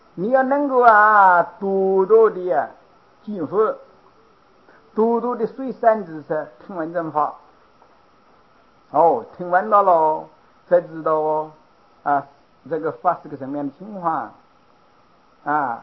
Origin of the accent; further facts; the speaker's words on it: China; 到了晚年哦，我们中国人这个习惯啊，就汉语农村嘛